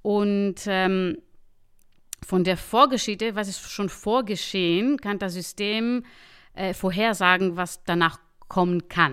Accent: Athens, Attica, Greece; German is a second language

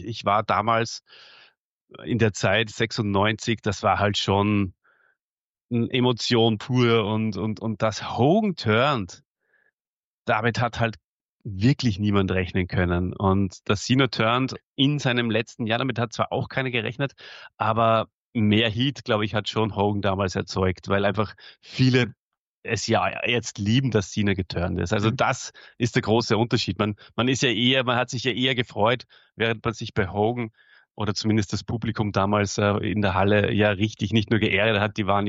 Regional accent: Salzburg, Austria; now in Burgenland, Austria; komme ich aus Salzburg, aber ich wohne im Burgenland.

